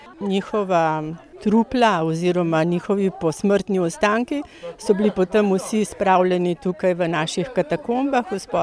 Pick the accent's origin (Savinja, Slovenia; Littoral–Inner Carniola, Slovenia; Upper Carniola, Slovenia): Upper Carniola, Slovenia; Šenčur; jaz sem doma iz Šenčurja